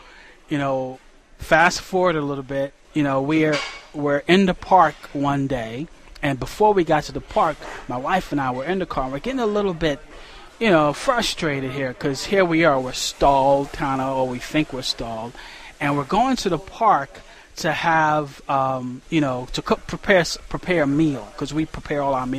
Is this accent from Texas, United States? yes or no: no; New Jersey, United States; So we told her, New Jersey. We're from New Jersey.